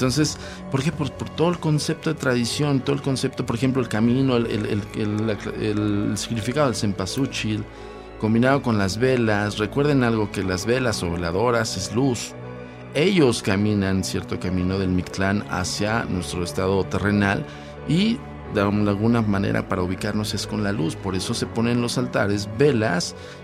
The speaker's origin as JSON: {"language": "Spanish", "country": "Mexico", "said": "Todos y cada uno de nosotros nos identificamos como mexicanos"}